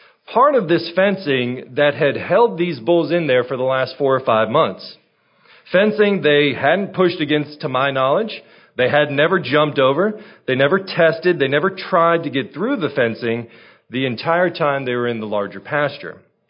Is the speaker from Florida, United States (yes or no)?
yes; Port St. Lucie, Florida, United States; I grew up in Florida in a town called Port St. Lucie, or as my father affectionately referred to it, Port St. Lousy. But it was a great place to grow up.